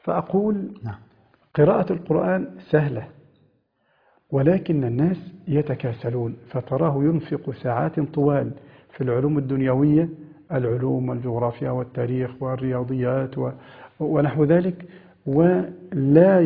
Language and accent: Arabic; Egypt; عندنا في مصر